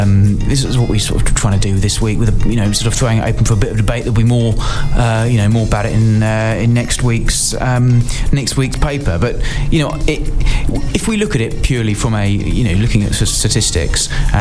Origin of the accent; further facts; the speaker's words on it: Margate, South East England, United Kingdom; now in Brentwood, United Kingdom; I'm not from Brentwood originally, so I grew up in Margate.